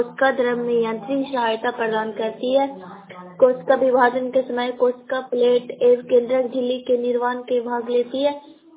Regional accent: Kuchra, Bihar, India; कुचरा का रहने वाली हूँ, नालंदा जिला से बोल रही हूँ।

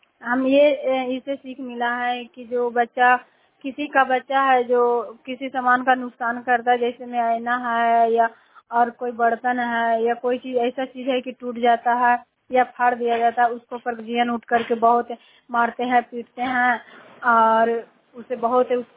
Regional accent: Chandi, Bihar, India; चंडीदी के रहने वाली हूँ और जिला नालंदा राज्य बिहार है।

